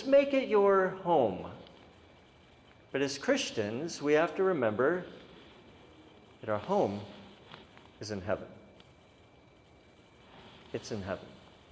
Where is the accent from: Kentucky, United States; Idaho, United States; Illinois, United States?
Idaho, United States; Kellogg; also born or lived in Alaska; I said, well, I was born in Alaska. I was raised in Kellogg, Idaho. And I've lived all over the world.